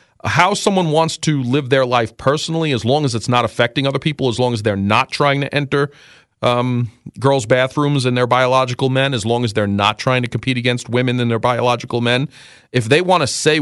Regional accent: New York City, New York, United States; I grew up in New York City.

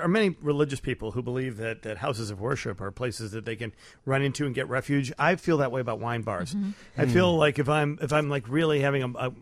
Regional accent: Chicago, Illinois, United States; Yeah, because I'm from Chicago, over by the Jewels.

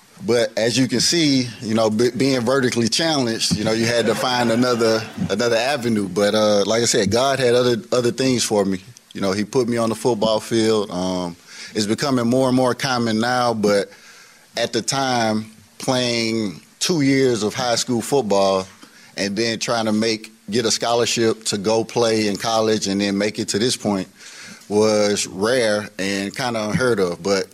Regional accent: Port Allen, Louisiana, United States; So I definitely have to shout out, you know, my hometown of Port Allen.

